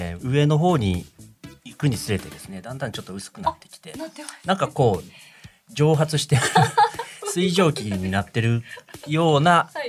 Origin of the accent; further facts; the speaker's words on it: Hyogo, Japan; 私のふるさとのですね、兵庫県播磨地域にいた人が福岡の地に渡って